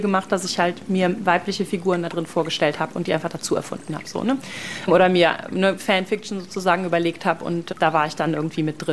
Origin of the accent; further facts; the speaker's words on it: Eifel, Germany; Also ich bin in der Eifel groß geworden